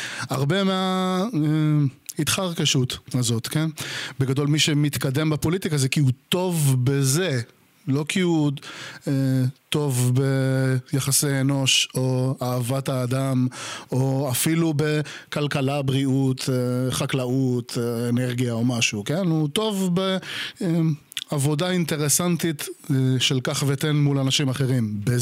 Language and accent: Hebrew; Haifa, Haifa District, Israel; שאני גדלתי בחיפה